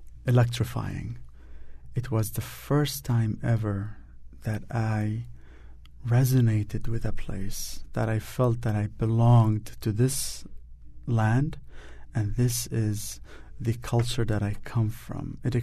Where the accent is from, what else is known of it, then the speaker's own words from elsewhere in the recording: Saudi Arabia; also born or lived in Damascus, Syria; I was born in Damascus, that is correct, but I've only lived there for a month as a baby. Then we quickly moved to Saudi Arabia, where I was raised for 15 years. So I grew up very far away from home.